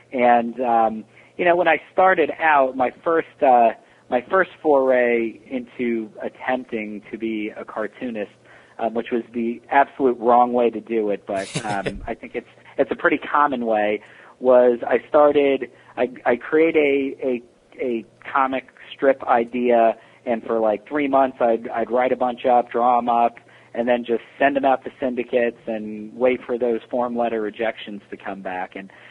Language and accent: English; Rockaway, New Jersey, United States; I grew up in Rockaway, New Jersey, which is actually now where I live with my wife and our son and our dog.